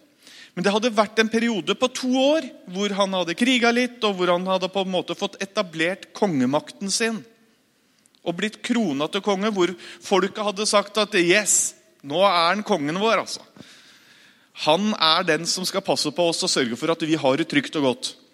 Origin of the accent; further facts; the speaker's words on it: Mjøndalen, Buskerud, Norway; Født og oppvokst i Mjøndalen, som jeg pleier å si, jeg har ingen andre unnskyldninger for at jeg som jeg er.